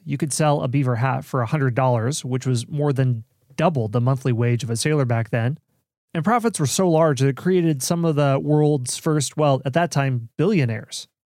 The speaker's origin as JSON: {"language": "English", "region": "Iowa", "country": "United States", "said": "And I'm from Iowa. Our capital is Des Moines, which we mispronounce in the original French."}